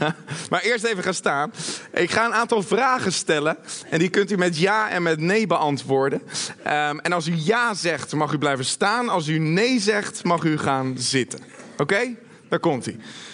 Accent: Netherlands; zijn dat de goede voornemens voor het nieuwe jaar voor ons als Nederlanders

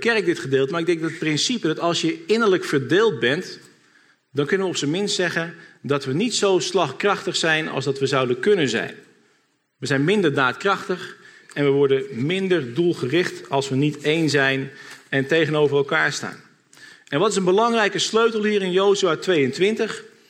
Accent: Netherlands; Ik denk dat het ook een beetje in onze aard zit als Nederlanders. Ik denk dat we een volk zijn met veel meningen.

